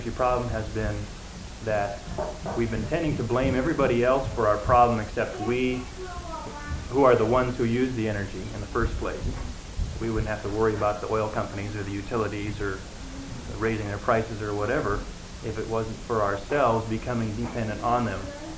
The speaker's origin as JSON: {"language": "English", "town": "Portland", "region": "Oregon", "country": "United States", "said": "I'm from Portland, Oregon."}